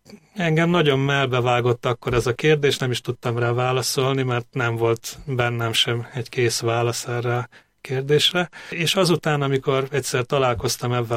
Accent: Kanjiža, Vojvodina, Serbia; Én Magyar Kanizsán születtem, egy tiszaparti kisváros a jelenlegi Szerbiába, az akkori Jugoszláviában, és hát nagyon gazdag és élménydús gyermekkorom volt.

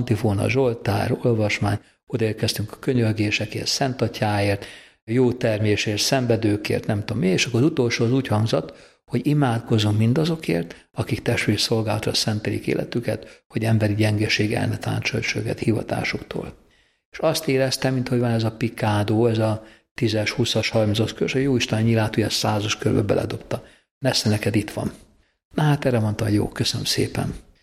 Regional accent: Budapest, Hungary; mivel Rózsdombról jöttem, azért sok minden lehetőséget megkaptam az életben

